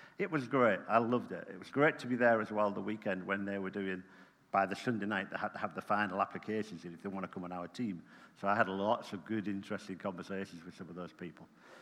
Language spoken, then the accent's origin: English; England, United Kingdom; We said, we're from England.